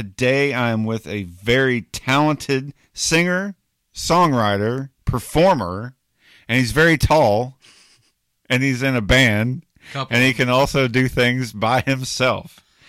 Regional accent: Bowling Green, Kentucky, United States; When I grew up in Bowling Green, Glasgow seemed to be like, I kept hearing about musicians and a lot of activity coming out of this little tiny town, back then it was.

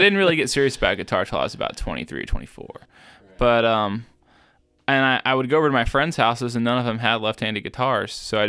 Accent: Nashville, Tennessee, United States; born there; I was born in Nashville, Tennessee, Music City.

